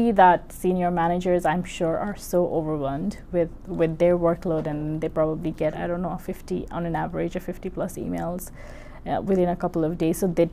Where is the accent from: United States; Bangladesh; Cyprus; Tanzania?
Bangladesh; I was born and brought up in Bangladesh. 24 years of my life was spent in Bangladesh.